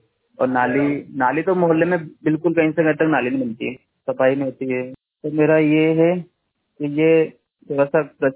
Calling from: Machalpur, Madhya Pradesh, India; माचलपुर जिला राजगढ़ तहसील जीरापुर से, जो कि गांव माचलपुर नगर माचलपुर लगता है।

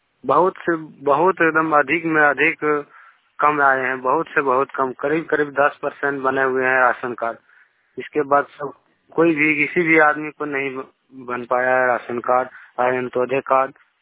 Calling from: Kushwar, Jharkhand, India; गिरिडीह जिला से बोल रहा हूँ, देवरी प्रखंड से कुशवर गांव है।

